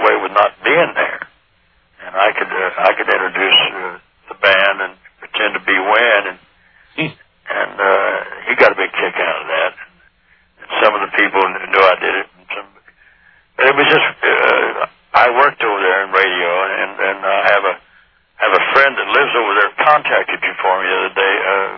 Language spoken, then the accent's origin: English; Bakersfield, California, United States; born there; also born or lived in Las Vegas; I was born in Bakersfield, and I started coming to Vegas as early as about 1953, and worked there and lived there for one year, 61 to 62